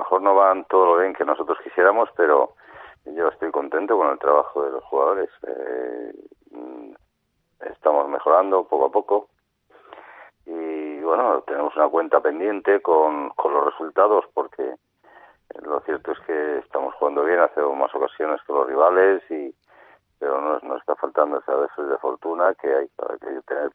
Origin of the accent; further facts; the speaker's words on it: Basque Country, Spain; also born or lived in Russia; now in Madrid, Spain; en Rusia era español y en España, pues en Euskadi era ruso y ahora en Madrid soy vasco, ahora soy ruso otra vez.